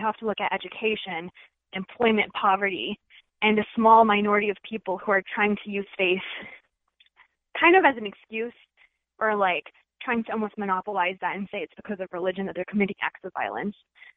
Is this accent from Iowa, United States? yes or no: no; Chicago, Illinois, United States; I was born and raised in Chicago. So, you know, I'm a first generation Pakistani American Muslim.